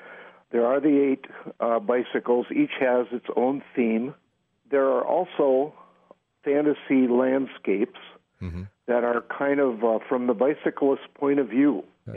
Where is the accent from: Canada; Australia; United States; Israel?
United States; South Dakota; I came from South Dakota, where, of course, it's very flat. Uh-huh. And when I moved to Wisconsin, I was really struck by the nice rolling hills